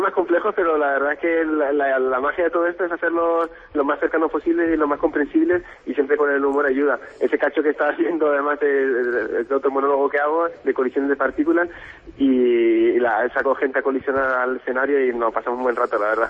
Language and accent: Spanish; Burgos, Castile and León, Spain; Yo soy burgalés en realidad, aunque no se note.